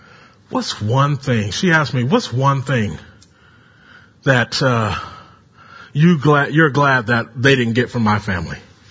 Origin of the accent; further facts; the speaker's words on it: California, United States; We got some visitors from Cali, from my home state.